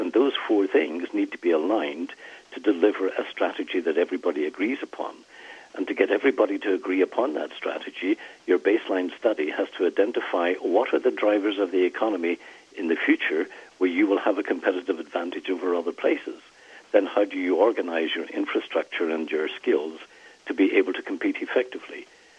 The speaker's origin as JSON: {"language": "English", "region": "Northern Ireland", "country": "United Kingdom", "tie": "born there", "said": "where I come from, I was born in Northern Ireland."}